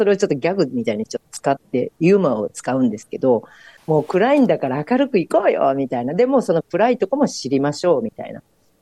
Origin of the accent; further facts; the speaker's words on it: Hyogo, Japan; 私の場合はちょっと兵庫県の関西の大阪人なんで